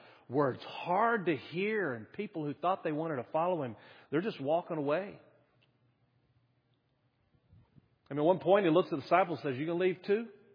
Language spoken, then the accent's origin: English; North Carolina, United States; also born or lived in Tennessee; I was born in Tennessee, then my family moved to North Carolina, and so I'm a southern boy, and I grew up down south.